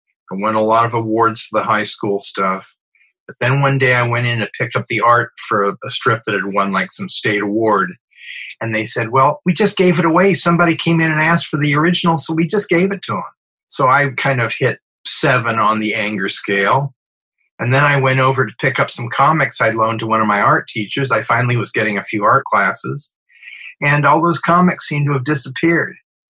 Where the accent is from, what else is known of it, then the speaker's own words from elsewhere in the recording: San Diego, California, United States; growing up in San Diego, I mean, San Diego, you can go from the mountains to the water.